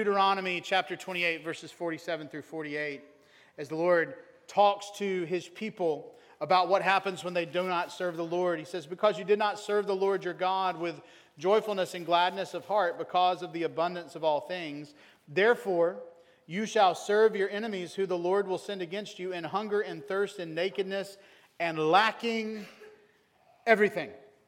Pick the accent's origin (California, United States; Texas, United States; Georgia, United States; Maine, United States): Georgia, United States; Whenever I was a kid, I grew up in Meriwether County, Georgia. Meriwether County, Georgia, we have three red lights in the county.